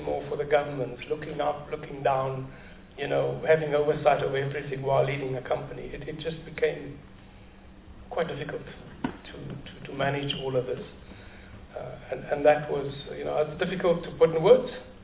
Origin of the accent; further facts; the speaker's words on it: South Africa; I'm a South African, as much as all of us.